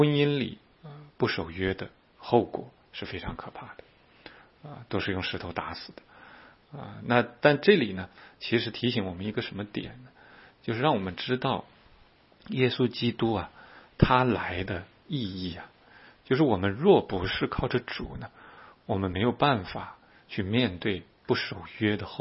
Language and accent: Chinese; China; 一个不孝敬父母的孩子我们都会管他叫畜生，这是我们中国人都会这么讲的。